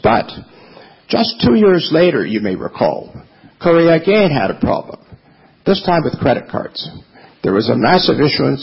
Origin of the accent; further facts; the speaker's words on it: Canada; you mentioned I'm from Canada.